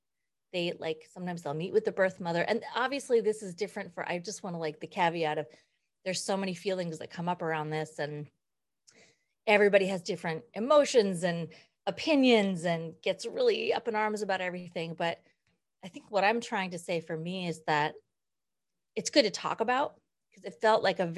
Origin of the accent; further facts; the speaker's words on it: Twin Falls, Idaho, United States; So as I said, I'm from Idaho and I was born in Twin Falls, Idaho. I was adopted in 1971, the month after I was born.